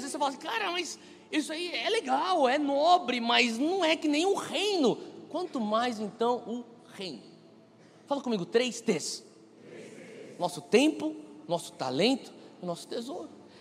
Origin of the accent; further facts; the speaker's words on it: Brazil; eu sou do Brasil, cara